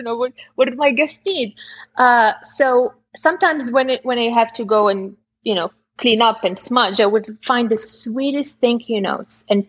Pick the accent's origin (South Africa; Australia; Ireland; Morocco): Morocco; Atlas Mountains; now in Topanga, United States; I spent a lot of my time growing up in the Atlas Mountains. And it reminds me a lot of Topanga. Maybe this is why I got attracted to living here.